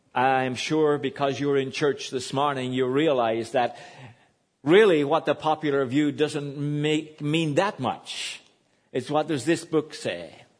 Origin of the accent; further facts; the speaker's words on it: Ireland; I grew up in Southern Ireland, as has been mentioned.